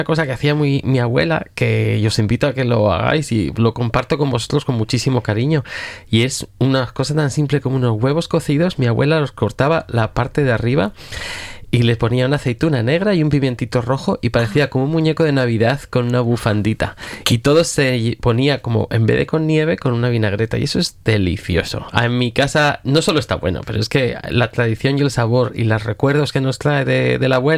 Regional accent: Burgos, Castile and León, Spain; Y yo que soy del norte de España, que en Burgos hace mucho frío por estas fechas

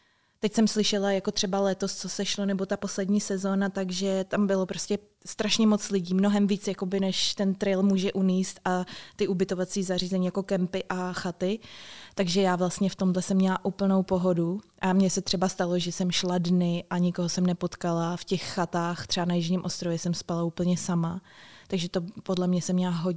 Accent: Bohemia, Czechia; kdyby něco takového bylo i u nás v Čechách, protože v té době jsem ještě o stezce nevěděla.

